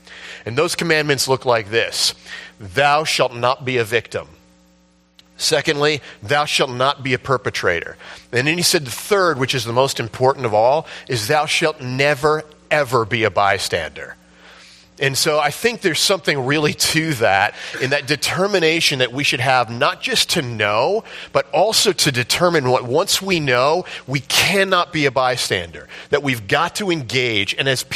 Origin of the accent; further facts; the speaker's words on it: New York, United States; Honestly, I'm from New York. I know nothing about farming and stuff